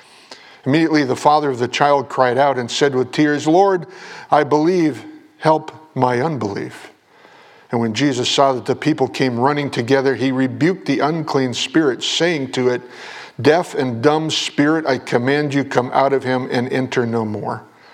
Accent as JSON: {"language": "English", "region": "Vermont", "country": "United States", "tie": "born or raised there", "also_born_or_lived": "Adirondacks, United States", "said": "I grew up in the Green Mountains of Vermont and loved the mountains and loved to see. I could look out my bedroom window and see the mountains."}